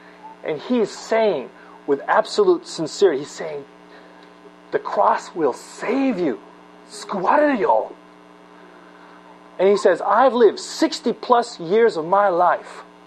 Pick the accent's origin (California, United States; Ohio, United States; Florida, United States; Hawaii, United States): California, United States; Los Angeles; I'm from Los Angeles. I'm not a cowboy.